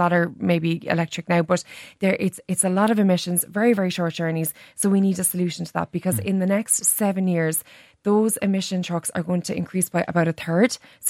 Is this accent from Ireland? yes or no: yes; Mallow, Munster, Ireland; You'll see them in Mallow, my hometown.